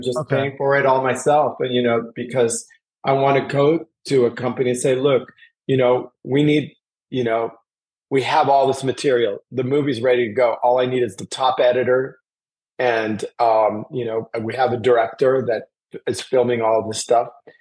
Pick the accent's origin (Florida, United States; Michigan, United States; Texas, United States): Florida, United States; Miami; You know, even though I was born in the States, my mother was Cuban, grew up in the Cuban exile community. We grew up in the projects of Liberty City.